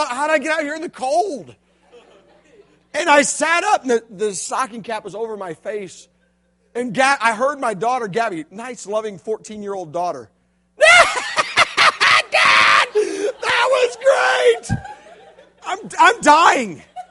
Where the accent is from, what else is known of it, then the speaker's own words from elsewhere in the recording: Tennessee, United States; Yeah, I'm from Tennessee.